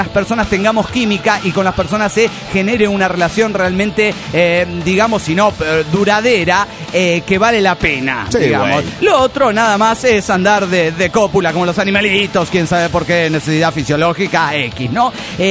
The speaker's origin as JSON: {"language": "Spanish", "town": "Cholula", "region": "Puebla", "country": "Mexico", "said": "soy el … en Cholula, Puebla"}